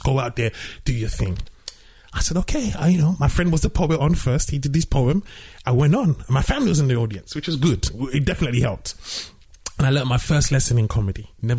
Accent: London, United Kingdom; growing up in London as a Nigerian.

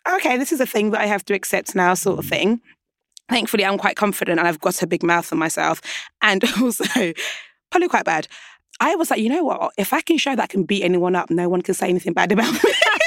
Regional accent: Nigeria; Because obviously like growing up in Nigeria

